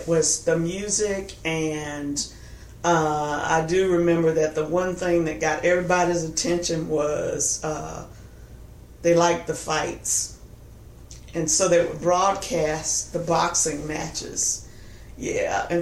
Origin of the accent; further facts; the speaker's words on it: Rougemont, North Carolina, United States; I was born in 1951 in Durham County, North Carolina. I grew up in a rural community. The town is Rougemont, North Carolina.